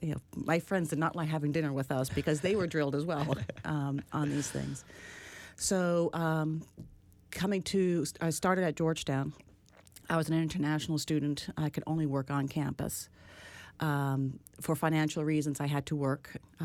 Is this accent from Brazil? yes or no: yes; Brazil; also born or lived in Netherlands; I was born in Holland. Grew up in Brazil. My mother is Dutch, blonde and blue-eyed. Mm. My father is from Suriname. His parents emigrated from India. But I grew up in Brazil, always gone to an American school